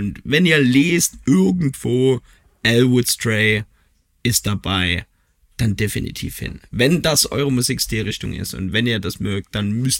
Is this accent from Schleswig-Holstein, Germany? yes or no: no; Leipzig, Saxony, Germany; Ich bin Leipziger, geborener Leipziger.